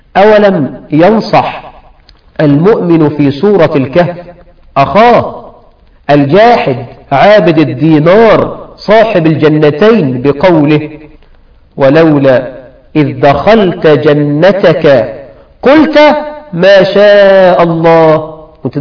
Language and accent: Arabic; Egypt; عندنا في الريف في مصر وفي المناطق الشعبية